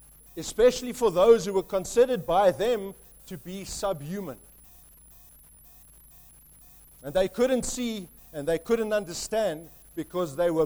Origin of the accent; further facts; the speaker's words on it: South Africa; In my home country, South Africa, we experienced the results of peacemakers who had sought to make peace at all peaceful costs.